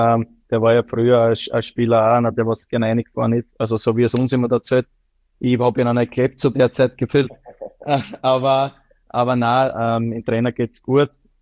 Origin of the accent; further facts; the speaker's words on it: Austria; Also ich glaube, als stolzer Österreicher muss das mitsingen.